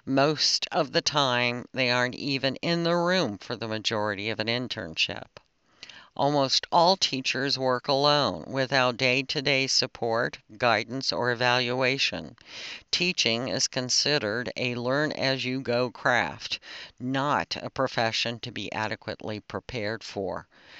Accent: Flora, Illinois, United States; I was the 14-year-old sports editor of my hometown newspaper, the Flora Daily News.

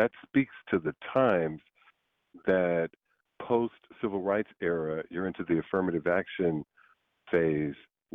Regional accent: Chicago, Illinois, United States; Now, I was raised in the South Side of Chicago, and being African-American raised in the South Side of Chicago, the prospect of working at a country western radio station culturally

